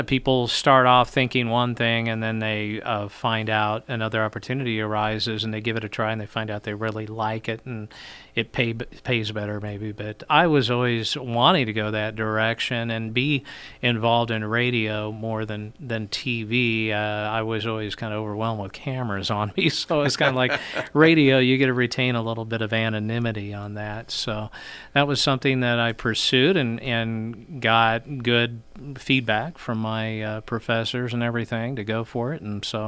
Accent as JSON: {"language": "English", "town": "Lincoln", "region": "Nebraska", "country": "United States", "tie": "born or raised there", "said": "Yeah, I grew up in Lincoln. Went to Lincoln East High School. And then went to school at UNL."}